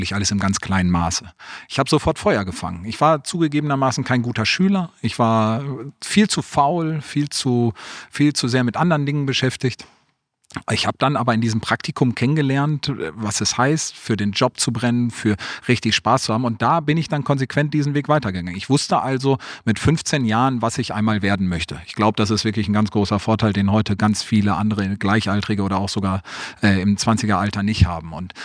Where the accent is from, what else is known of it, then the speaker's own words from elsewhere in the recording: North Rhine-Westphalia, Germany; ich komme ja ursprünglich aus dem Ruhrgebiet.